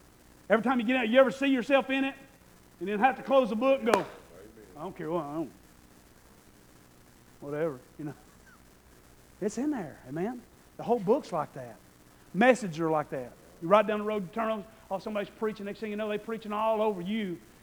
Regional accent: Polk County, United States; I guess I grew up in Polk County. I don't know if that happened here.

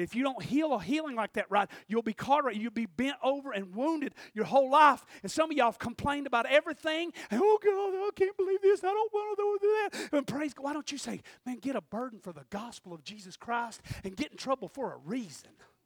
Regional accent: Ocoee, Tennessee, United States; Yesterday we rode over into Ocoee, Tennessee. That's my hometown.

